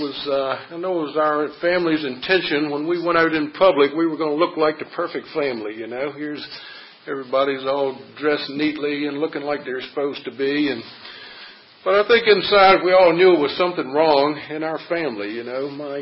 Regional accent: Virginia, United States; I grew up in Lunenburg County, which is a farming area. Our nearest neighbors were about a half mile in each direction. And we raised tobacco and acres of gardens

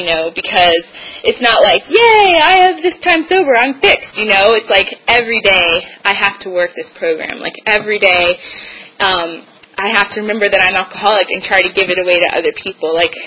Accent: Virginia, United States; I grew up in Fairfax County. Before I got sober, I'd never driven on the Beltway.

